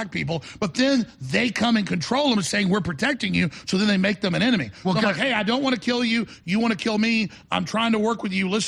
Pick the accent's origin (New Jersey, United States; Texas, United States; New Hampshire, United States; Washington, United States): Texas, United States; Dallas; I could move, because I grew up in Dallas and I know black people well.